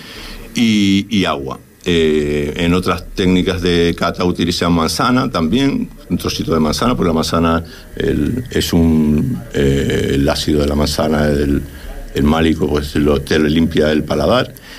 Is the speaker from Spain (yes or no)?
yes; Canary Islands, Spain; now in Fuerteventura, Spain; Fuerteventura, que vivo aquí hace ya 10 años, es como mi segunda tierra y me siento majorero, aunque no sea de aquí, sea de Tenerife